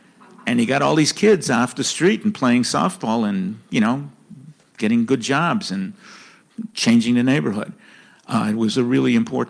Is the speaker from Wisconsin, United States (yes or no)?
no; Chicago, Illinois, United States; I grew up in Back of the Yards. Let me tell you, there were plenty of gangs in Back of the Yards